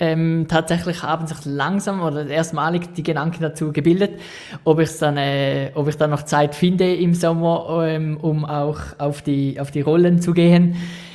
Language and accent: German; Switzerland; Als Schweizer gehört es wieder zu, dass man noch im Winter den Schnee besucht